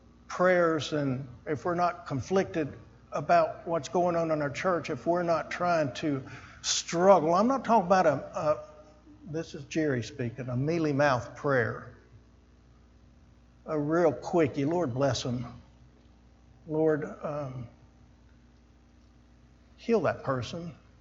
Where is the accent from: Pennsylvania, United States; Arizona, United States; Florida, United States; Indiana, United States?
Florida, United States; Miami; I grew up in Miami, Florida